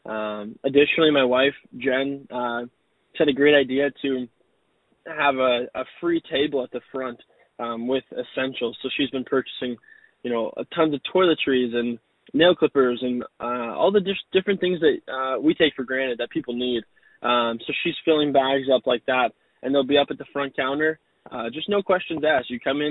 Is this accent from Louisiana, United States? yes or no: no; Canton, Michigan, United States; I grew up in Canton my whole life and then moved out here for school.